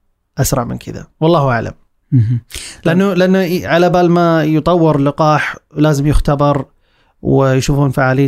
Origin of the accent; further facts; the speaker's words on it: Saudi Arabia; بينما عندنا في السعودية مثلا تعتبر التطعيمات الأساسية إلزامية جدا